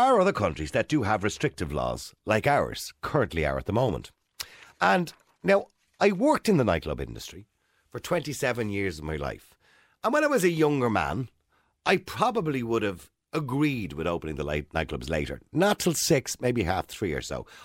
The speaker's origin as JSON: {"language": "English", "country": "Ireland", "said": "when you're away on holidays in America and you meet somebody, you go, I'm Irish."}